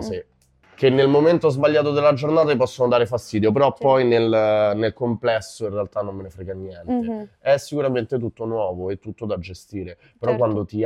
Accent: Rome, Lazio, Italy; essendo nato e cresciuto a Roma, tra l'altro Centocelle

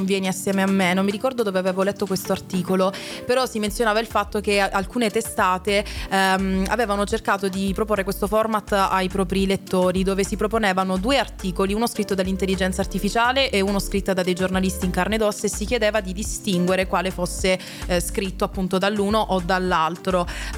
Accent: Lecce, Apulia, Italy; io che sono leccese, quindi siamo tutti e due del sud in realtà

